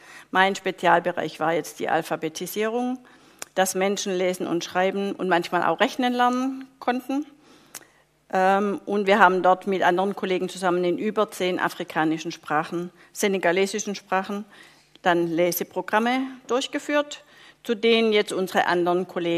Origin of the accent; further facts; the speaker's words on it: Winterbach, Baden-Württemberg, Germany; also born or lived in Schorndorf; Ich bin in Winterbach bei Schorndorf aufgewachsen, in Schorndorf geboren, in Winterbach aufgewachsen. Ich bin schon als Baby immer mit in die Kirche genommen worden